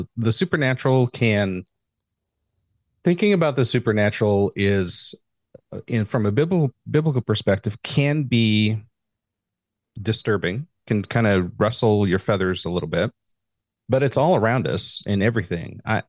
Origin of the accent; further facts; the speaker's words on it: Idaho, United States; also born or lived in Phoenix; I was born and raised in Idaho. I spent, I moved to Arizona, to Phoenix for college, and spent close to 23 years there.